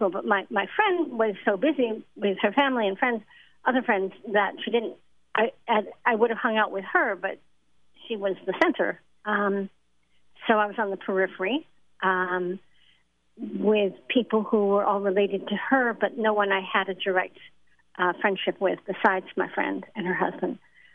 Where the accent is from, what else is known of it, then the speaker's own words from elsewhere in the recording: Detroit, Michigan, United States; And I grew up in Detroit, so I thought I was cool with that, but I haven't had that experience in a long time.